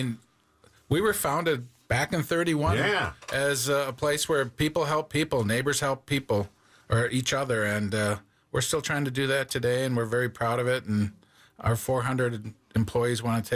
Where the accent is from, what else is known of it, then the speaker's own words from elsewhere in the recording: La Crosse, Wisconsin, United States; I am from La Crosse.